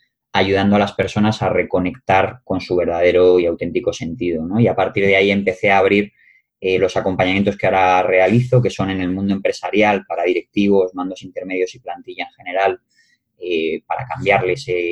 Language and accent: Spanish; Madrid, Community of Madrid, Spain; born there; Nací en Madrid